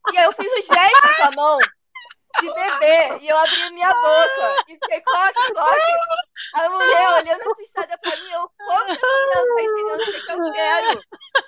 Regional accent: Rio de Janeiro, Brazil; ah, isso daí é do Ceará. E como eu cresci no Rio, né? Vai se perdendo.

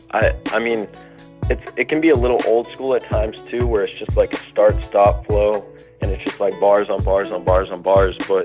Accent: Scarborough, Maine, United States; And I'm from Scarborough, Maine, Northeast 207. That's what I'm representing.

